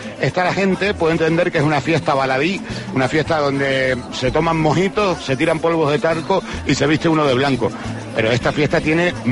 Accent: Santa Cruz de La Palma, Canary Islands, Spain; los que somos de Santa Cruz de La Palma, pues incluso lo hemos vivido desde pequeñito

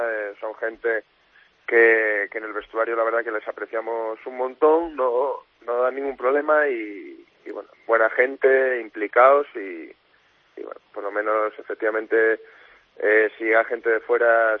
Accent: Oviedo, Asturias, Spain; Pues soy de Oviedo.

